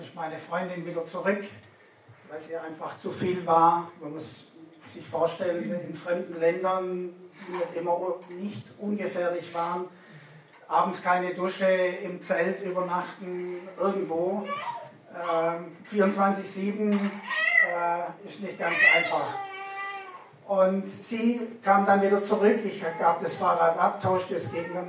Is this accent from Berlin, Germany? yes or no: no; Ravensburg, Baden-Württemberg, Germany; also born or lived in Montreal, Canada; Ich bin geboren in Montreal, Kanada, bin da bis zum 7. Lebensjahr aufgewachsen, weil meine Eltern dorthin gezogen sind und mein Vater dort gearbeitet hat. Dann sind wir zurück nach Ravensburg.